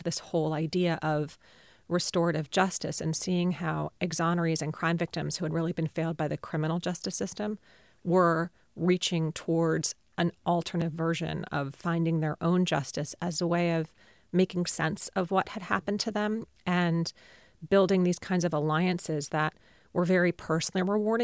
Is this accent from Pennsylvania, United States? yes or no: yes; Philadelphia, Pennsylvania, United States; I'm from Philadelphia, and there was a pretty famous case in Philadelphia